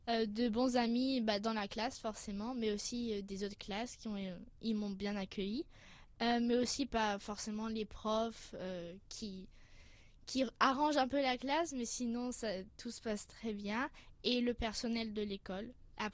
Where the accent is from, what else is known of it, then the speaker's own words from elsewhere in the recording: France; also born or lived in Singapore; je suis française et je suis née à Singapour, donc qui est située en Asie.